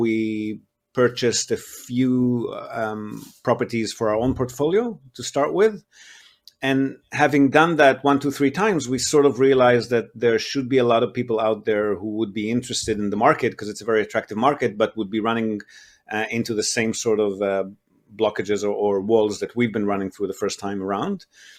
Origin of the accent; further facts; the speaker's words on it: Israel; English is a second language; moved away; also born or lived in Australia; I'm originally from Israel, so that connection is always going to be, relevant. And Australia was great, but it was, for me, like a host country.